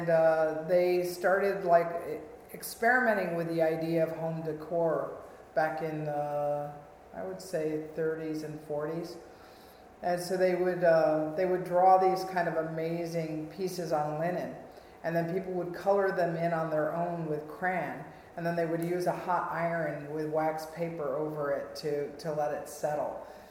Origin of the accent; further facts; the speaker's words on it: Sandusky, Ohio, United States; born there; I was born in Sandusky, Ohio, which is northern Ohio, and I was born in the year of 1961, the same as our current president.